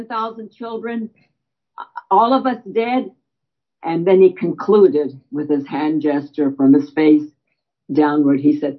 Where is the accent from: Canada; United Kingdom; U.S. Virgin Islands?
Canada; now in United States; And as a Canadian, I never understood the American fascination with itself